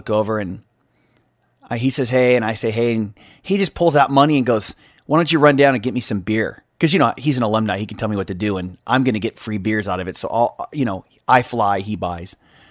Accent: Kansas City, Missouri, United States; Then I started to hear the radio stations I grew up with in Kansas City, like KY102 and Q104

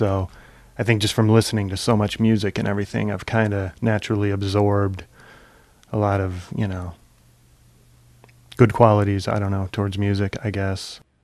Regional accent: Chicago, Illinois, United States; coming from the Midwest, I was originally from Chicago

